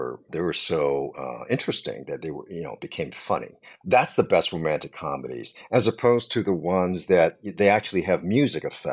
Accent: Hong Kong; I'm from Hong Kong.

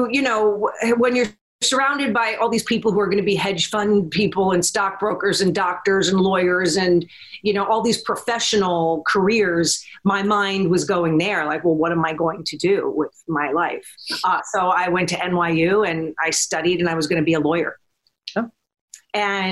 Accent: Huntington Bay, New York, United States; also born or lived in Montauk; I was born and raised in Huntington Bay and Montauk, Long Island.

